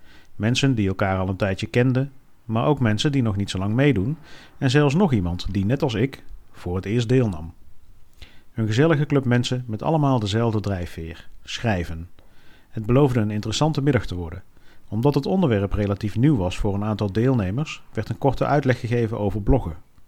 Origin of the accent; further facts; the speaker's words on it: Breda, North Brabant, Netherlands; born there; moved away; Breda, mijn geboortestad. Ik woon inmiddels al meer dan 20 jaar niet in Breda, maar kom er nog steeds graag.